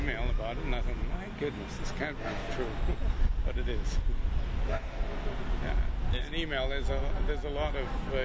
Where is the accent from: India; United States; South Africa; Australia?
South Africa; I'm originally from South Africa